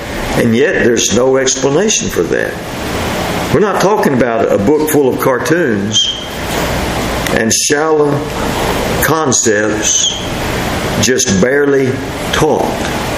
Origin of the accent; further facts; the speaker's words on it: Texas, United States; I'm an American and a Texan.